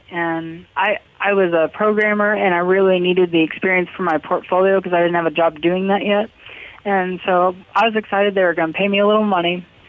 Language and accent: English; Oklahoma, United States; I didn't know he was the president of the university here in my hometown, Oklahoma Wesleyan University.